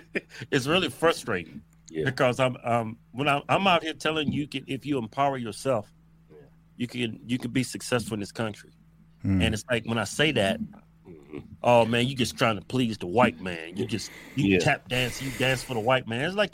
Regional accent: United States; but I'm not African American. I'm just American.

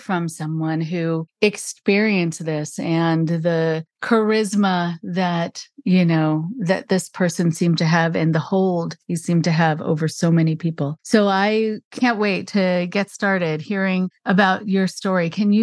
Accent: Los Angeles, California, United States; I remember growing up in Los Angeles, hearing about the Source family and the restaurant.

